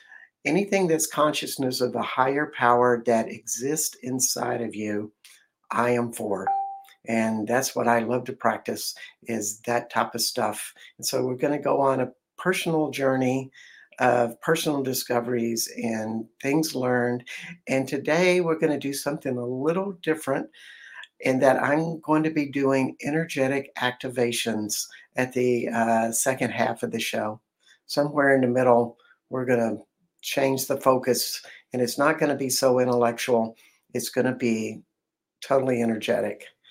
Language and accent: English; Austin, Texas, United States; I am from Austin, Texas. And it's beautiful here as well.